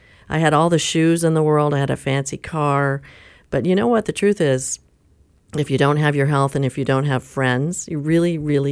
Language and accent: English; San Diego, California, United States; I was born at the old Doctor's Hospital, which is in Point Loma. It's now Kaiser. And I grew up in Del Cerro.